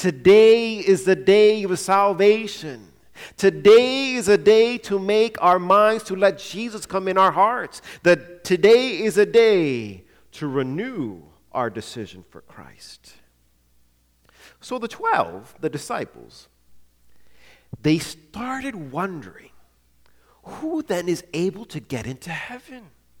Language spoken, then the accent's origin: English; East Coast, United States; You know, growing up on the East Coast, you see things on the West Coast that you don't see out East.